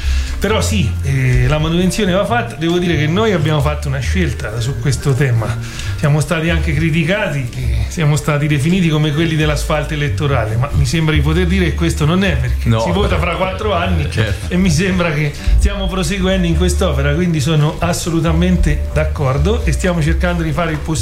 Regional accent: Switzerland; born there; Io ci sono nato in Svizzera

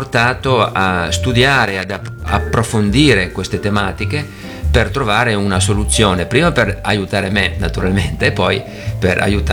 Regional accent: Tolmezzo, Friuli-Venezia Giulia, Italy; moved away as an adult; also born or lived in Trieste / London; io sono nato a Tolmezzo, ho vissuto per i primi 20 anni della mia vita, poi mi sono trasferito a Trieste, poi ho vissuto a Londra qualche anno e da 10 anni ci siamo trasferiti sulle colline di Assisi

